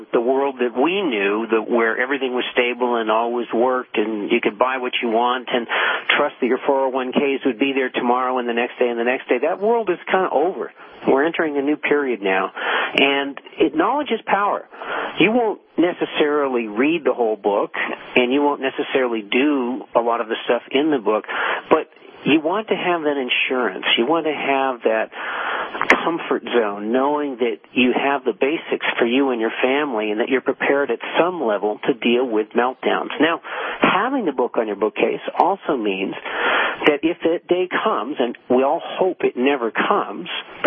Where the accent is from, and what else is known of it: Vermont, United States